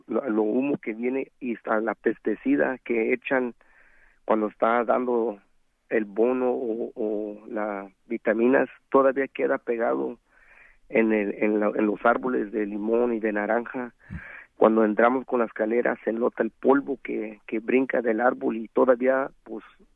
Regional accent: Oaxaca, Mexico; now in United States; Venimos de Oaxaca para superar, y aquí también pudimos superar, aquí también, que nunca se olvide de dónde somos, los raíces de mero Oaxaca.

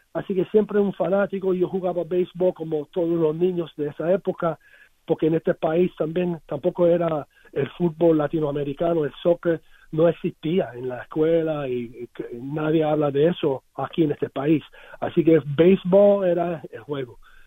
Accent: San Francisco, California, United States; Spanish is a second language; porque yo nací en San Francisco

